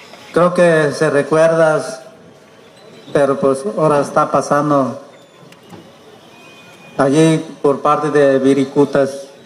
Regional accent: Jalisco, Mexico; Soy indígena, vengo de Jalisco, comisionado de Jalisco, Consejo Regional, una parte autoridad de mi comunidad.

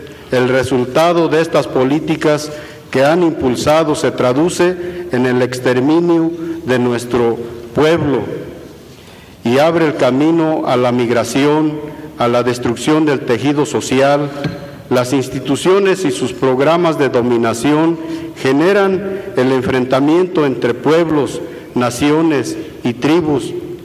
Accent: Cherán, Michoacán, Mexico; pertenezco al pueblo indígena Purépecha de Cherán, Michoacán. No tomo la palabra para hablar solo por mi pueblo, sino por todos mis hermanos y mis hermanas.

